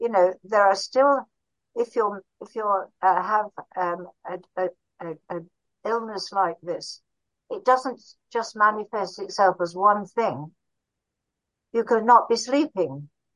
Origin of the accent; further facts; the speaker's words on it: Barrow-in-Furness, North West England, United Kingdom; I did a locum general practice in my hometown of Barrow-in-Furness